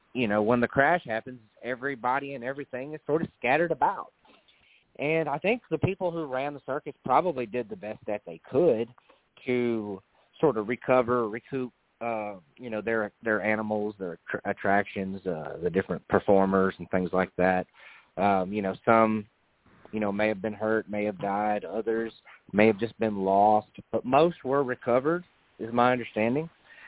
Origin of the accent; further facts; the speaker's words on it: Burns, Oregon, United States; So when I was growing up in Burns, and I'm, you know, late 30s, we're talking, you know, back in the 80s and the 90s